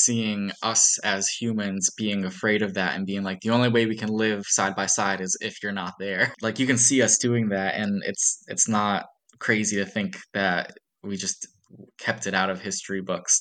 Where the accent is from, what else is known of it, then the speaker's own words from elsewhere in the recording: United States; You know, we're American.